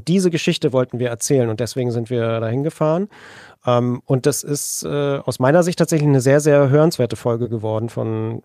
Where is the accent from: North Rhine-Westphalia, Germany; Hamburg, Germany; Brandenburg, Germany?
Brandenburg, Germany; Stahnsdorf; also born or lived in Kleinmachnow; Ich bin aufgewachsen in Starnsdorf und Klamachnow, das ist direkt an der Grenze zu Berlin.